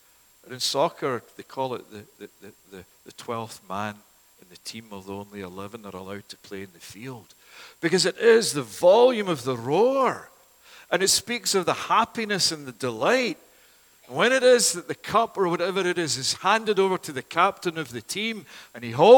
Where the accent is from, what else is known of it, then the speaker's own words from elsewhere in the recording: Scotland, United Kingdom; now in Toronto, Canada; As you know, I'm from Scotland, and the great sport there is football, proper football, soccer.